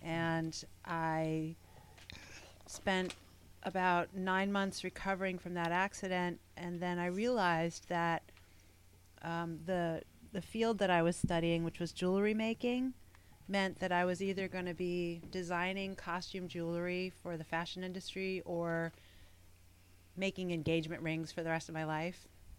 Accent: Catskill Mountains, New York, United States; also born or lived in Queens, New York City; I was born in Queens, New York City, and when I was in fifth grade, my family moved up to the Catskill Mountains, so I spent part of my childhood in the big city

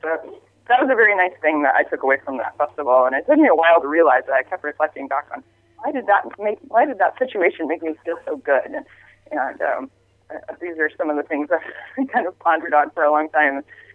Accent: Montana, United States; And I grew up in Montana, so I grew up in a rural area doing more rural farming kind of stuff.

